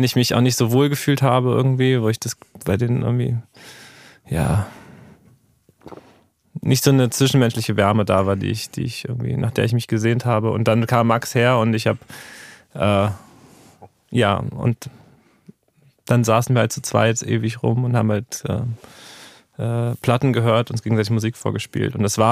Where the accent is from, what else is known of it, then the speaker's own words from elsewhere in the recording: Berlin, Germany; Ich bin in Frohnau aufgewachsen, das ist ganz oben.